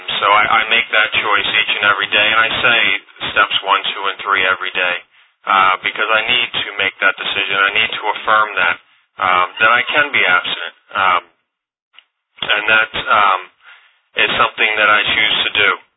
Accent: New Jersey, United States; now in Mantua, United States; I'm from South Jersey Inner Group, and I live in Mantua, New Jersey.

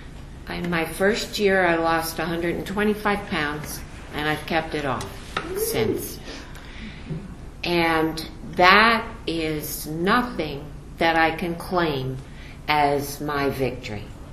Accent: New York, United States; I'm from New York. I bought my wedding gown in the Bowery.

